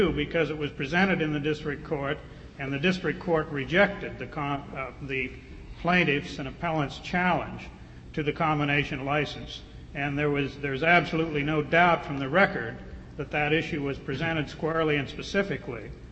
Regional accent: Bozeman, Montana, United States; I am from Bozeman, Montana.

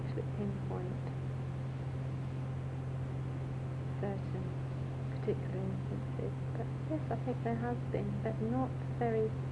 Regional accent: United Kingdom; I'm not English, but I'm British.

